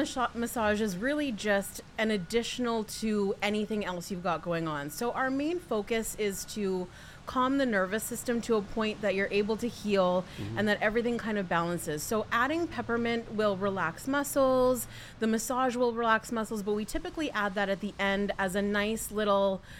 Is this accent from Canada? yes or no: yes; Canada; I'm Canadian, yep.